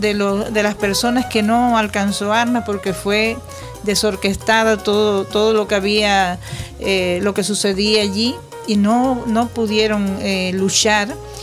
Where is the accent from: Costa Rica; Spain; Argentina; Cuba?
Cuba; nosotros, los cubanos y las cubanas